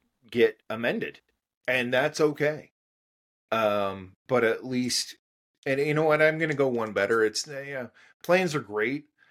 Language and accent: English; Canada; I'm Canadian.